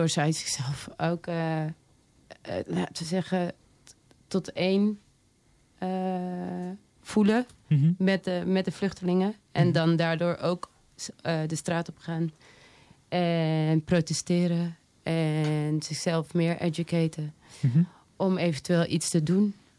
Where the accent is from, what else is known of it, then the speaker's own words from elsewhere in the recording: Tilburg, North Brabant, Netherlands; also born or lived in Paramaribo, Suriname; now in Amsterdam, Netherlands; Ik ben geboren in Paramaribo. Opgegroeid in Tilburg. En ik woon nu al een aantal jaartjes hier in Amsterdam. Ik ben 31 jaar.